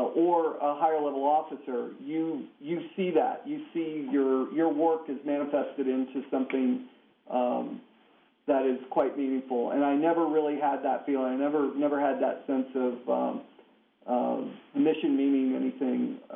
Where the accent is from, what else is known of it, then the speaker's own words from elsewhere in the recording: Louisiana, United States; now in Germany; Growing up in Louisiana, I never had a white Christmas.